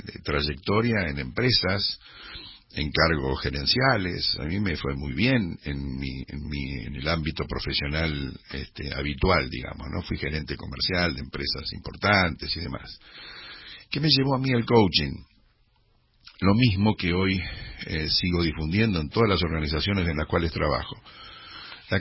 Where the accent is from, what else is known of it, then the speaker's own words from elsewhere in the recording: Argentina; Observémonos como argentinos, o sea... es realmente desesperante, yo ya tengo 68 años